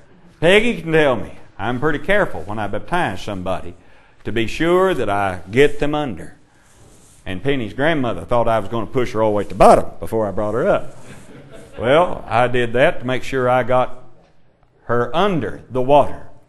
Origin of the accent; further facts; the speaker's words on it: Kentucky, United States; I came from Kentucky, as you may know.